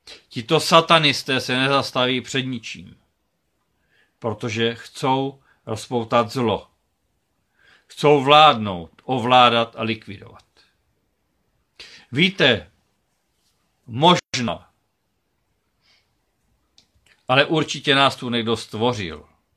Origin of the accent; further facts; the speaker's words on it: Moravia, Czechia; Jsem Moravák, jsem Čechoslovák, mám rád tuto zem. Moji vlast, ve které jsem se narodil, pro kterou umřu.